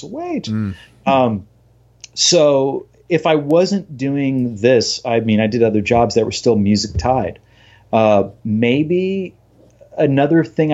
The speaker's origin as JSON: {"language": "English", "region": "Florida", "country": "United States", "tie": "born or raised there", "said": "growing up in Florida, I've been to Disney World a lot and I know Disney World well."}